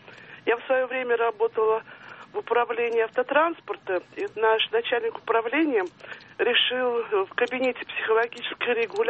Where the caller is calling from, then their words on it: Saratov, Saratov Oblast, Russia; Я звоню вам из Саратова.